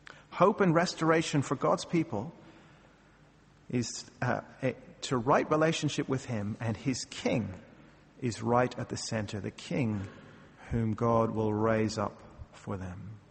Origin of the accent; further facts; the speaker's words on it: Ireland; now in Australia; As an Irishman, you know, I partly consider myself in exile in Australia